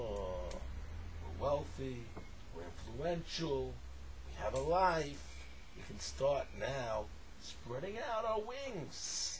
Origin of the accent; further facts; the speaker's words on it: United States; I'm an American Jew. I'm very faithful to my patriotic. I have the American flag outside my house.